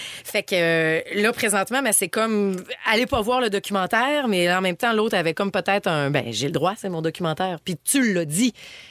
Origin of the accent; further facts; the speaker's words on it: Canada; On est un Canadien sur trois à avoir eu cet album-là.